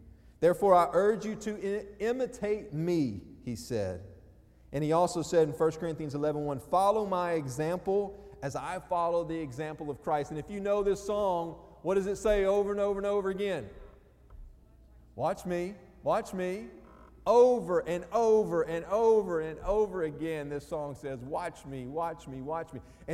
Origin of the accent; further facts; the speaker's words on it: Louisiana, United States; So I was born and raised in Louisiana.